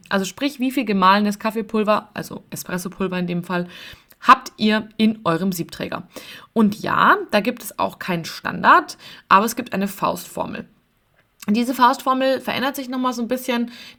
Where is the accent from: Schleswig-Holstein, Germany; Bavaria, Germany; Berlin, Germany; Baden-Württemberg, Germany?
Bavaria, Germany; Munich; ich komme aus München, bin 30 Jahre alt und leite den Vertrieb bei uns im Familienunternehmen bei der Kaffeegruppe in München.